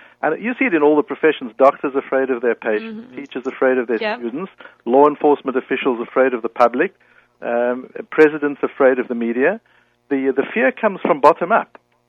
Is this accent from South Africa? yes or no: yes; South Africa; now in United States; I'm from South Africa originally, been in the United States for about 15 years now.